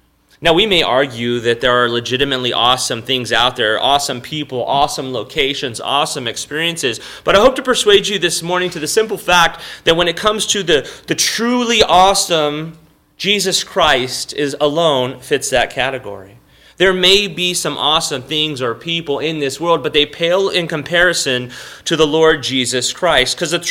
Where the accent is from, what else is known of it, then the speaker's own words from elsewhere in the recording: Texas, United States; I grew up in South Texas, and you know, you have carne guisada.